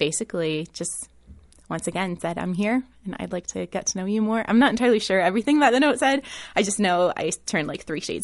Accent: Romania; also born or lived in Athens, Greece / United States; I was born in Athens en route to the United States. And then when I was seven, we went back to Romania as missionaries to the gypsies.

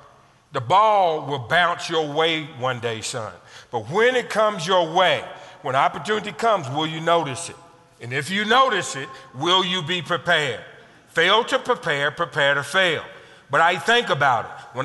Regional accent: United States; where are you from? I said, I'm from America.

